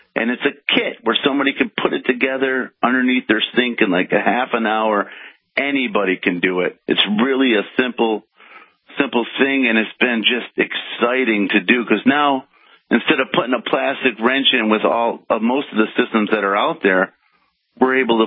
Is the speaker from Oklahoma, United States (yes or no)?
no; Michigan, United States; Well, we're from Michigan, and you know the auto was here that was big